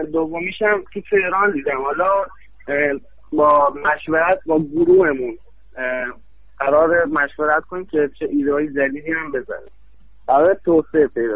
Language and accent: Persian; Kazerun, Fars, Iran; تو کازرونم، تو شهر خودمون کازرونم را بندازیم یه دونه